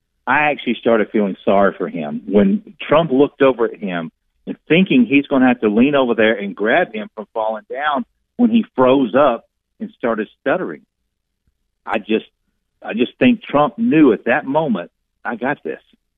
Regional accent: the South, United States; having born and raised in the South, it's hot in the summertime.

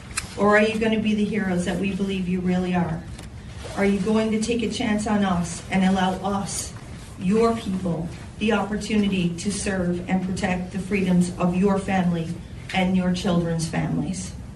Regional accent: Canada; I am one Canadian amongst an entire world that can evolve into unified together as one

